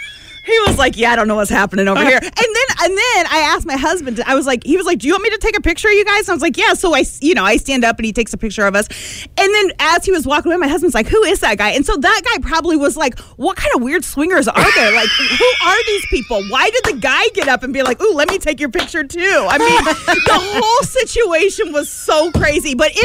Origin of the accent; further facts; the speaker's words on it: Indiana, United States; And so all I could say was, I'm from Indiana.